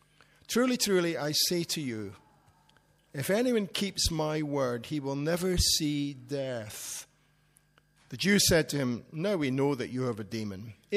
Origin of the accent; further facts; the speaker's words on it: Scotland, United Kingdom; When I was a kid growing up in Scotland